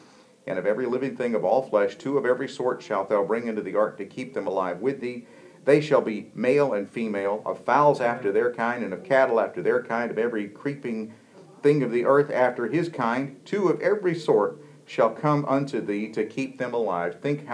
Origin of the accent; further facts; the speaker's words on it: Bethania, North Carolina, United States; I come through Bethania on my way to church, and I grew up in Bethania, and so there's the Moravian church there was established in 1759.